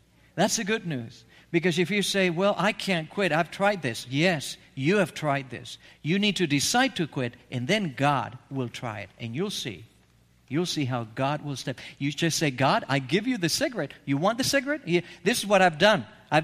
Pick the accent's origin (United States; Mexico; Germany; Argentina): Argentina; I was born and raised in Argentina.